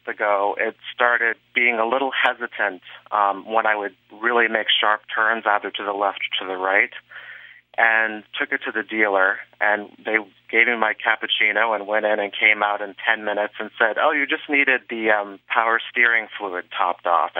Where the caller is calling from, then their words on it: Cambridge, Massachusetts, United States; I'm calling from Cambridge, Massachusetts.